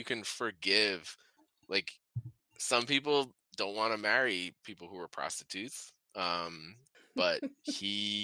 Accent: Detroit, Michigan, United States; Sam, I'm from Detroit. You're from the suburbs. So I went to school in Chicago.

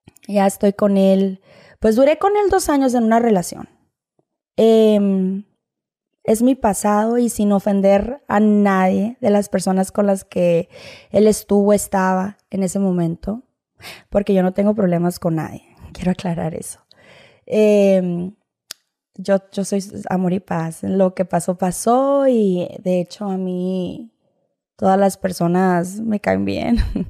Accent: Los Angeles, California, United States; born there; Soy nacida aquí, en Los Ángeles, California. Mis papás son de Sinaloa, Sonora.

